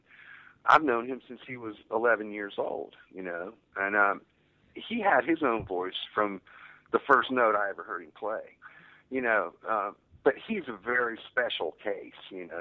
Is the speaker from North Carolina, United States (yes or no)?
yes; Fayetteville, North Carolina, United States; You know, I'm from North Carolina and Fayetteville.